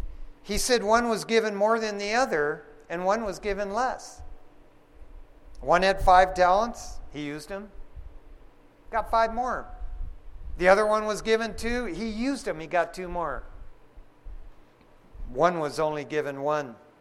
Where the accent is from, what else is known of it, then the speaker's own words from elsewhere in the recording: Detroit, Michigan, United States; I used to think that's the way it worked growing up in Detroit, Michigan.